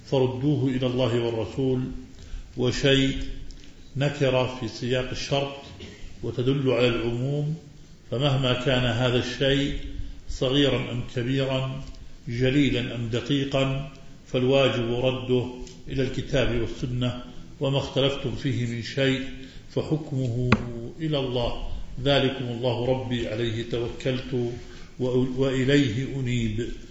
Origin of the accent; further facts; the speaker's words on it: Jordan; من داخل بلادنا الأردن المحروس وخارجه